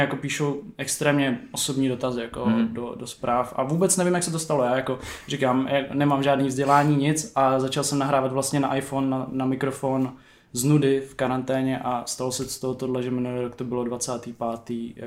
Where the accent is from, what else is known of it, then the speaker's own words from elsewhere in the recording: Tábor, South Bohemian Region, Czechia; já jsem z Tábora původně jako z vesnice